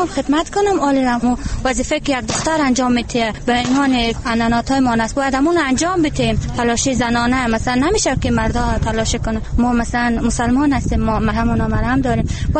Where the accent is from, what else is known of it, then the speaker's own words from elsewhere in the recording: Afghanistan; ما یک افغان هستیم، یک جوان هستیم، یک مسلمان هم هستیم